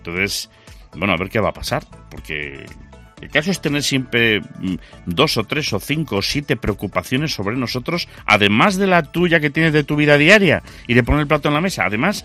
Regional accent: Galicia, Spain; yo soy gallego

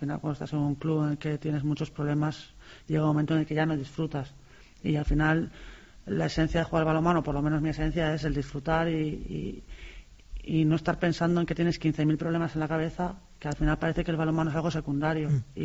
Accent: Galicia, Spain; Yo me da igual, yo quiero un cocido gallego. No, sí, soy muy de mi tierra, de mi comida, de mis playas, de mi gente. Soy un poco así, ¿no? Muy morriñenta, como digo yo. Me encanta estar en Galicia

